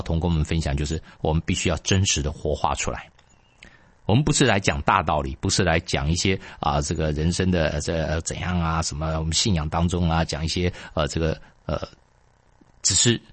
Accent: China; 特别我们中国人非常不喜欢听到说我是一个有罪的人

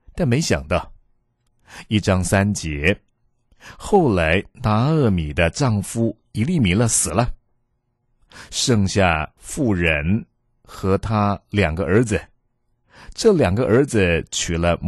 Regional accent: China; 我们中国人说自食恶果

